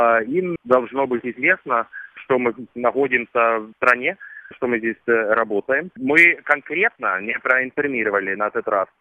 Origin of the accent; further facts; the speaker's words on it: Norway; Russian is a second language; Я приехал из Норвегии, но я постоянно путешествую по России по отдельным темам.